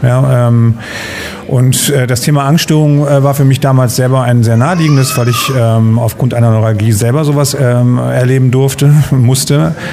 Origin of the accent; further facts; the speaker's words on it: Schleswig-Holstein, Germany; born there; Ich selber bin ja gebürtig aus Nordfriesland.